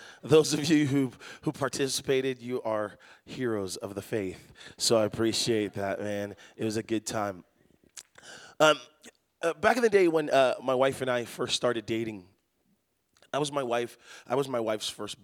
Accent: Massachusetts, United States; But I'm from New England. I'm from Massachusetts, and I'm a big sports enthusiast.

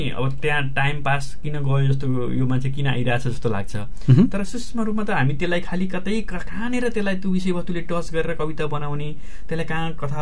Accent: Phalewas, Gandaki Province, Nepal; also born or lived in Shillong, India; 3-4 वर्षकोमा म चाहिँ नेपाल आएँ। मेरो खास पहाड ओरिजिनल घर चाहिँ पर्वत जिल्लाको कुर्गा फलेवास नगरपालिका हो अहिलेको।

